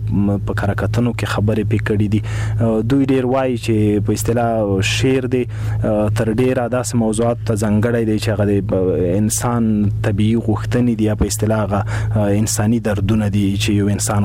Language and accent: Pashto; Khost, Afghanistan; نو زه د خوست یم، … دلته لوی شوی یم، دلته مې زده کړې کړي دي. سږ کال د شیخ زاید پوهنتون د ادبیاتو له پوهنځي فارغ شوم.